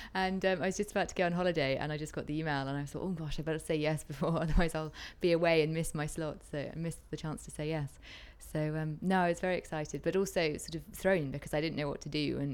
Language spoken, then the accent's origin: English; London, United Kingdom; I'm 25 and I'm from London.